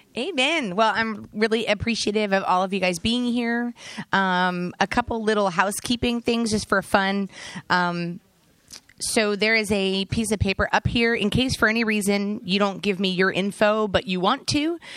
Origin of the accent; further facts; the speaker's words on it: Columbia, Maryland, United States; I'm from Columbia, Maryland, and I was born and raised, went to Hammond High School right down the road.